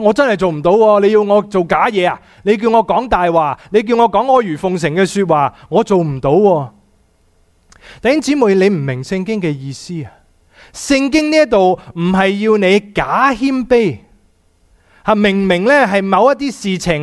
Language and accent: Chinese; China; 不过你我们是中国人嘛，我就算这样想我都不会这样讲出来的